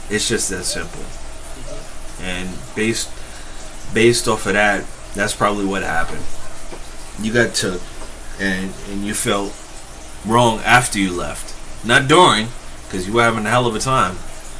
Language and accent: English; New York, United States; We're from New York, right?